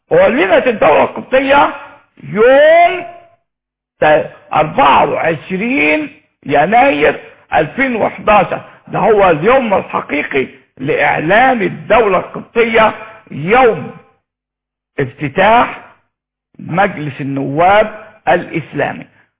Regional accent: Egypt

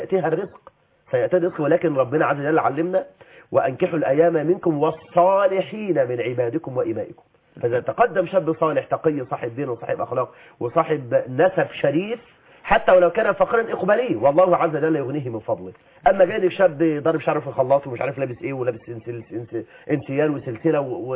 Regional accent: Egypt; بلدنا مصر

